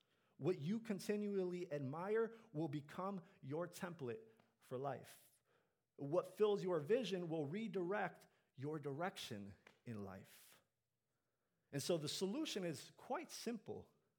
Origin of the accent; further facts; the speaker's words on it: Chicago, Illinois, United States; I'm a millennial, so I grew up in the 90s, and Jordan's the GOAT growing up in Chicago, right?